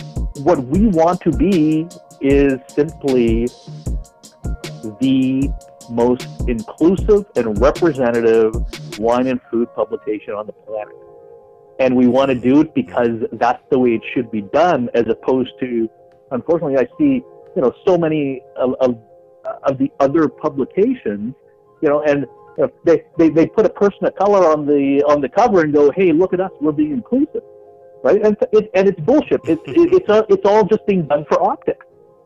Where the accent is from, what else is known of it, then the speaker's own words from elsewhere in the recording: Canada; was born in Canada. I grew up in Canada. My mom and dad immigrated to Canada from India